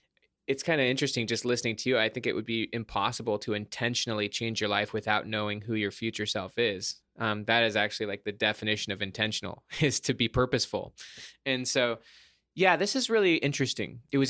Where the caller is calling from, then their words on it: Windermere, Florida, United States; I am in Orlando, Florida. Windermere, to be specific.